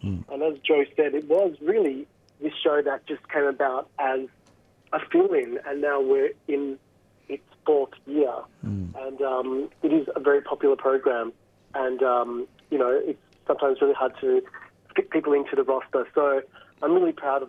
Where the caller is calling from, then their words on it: New South Wales, Australia; I am calling in from Gadigal land